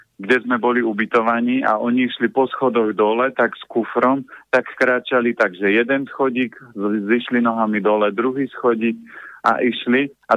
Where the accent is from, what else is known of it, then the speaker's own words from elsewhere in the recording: Žilina Region, Slovakia; A ja hovorím, pochádzam z Oravy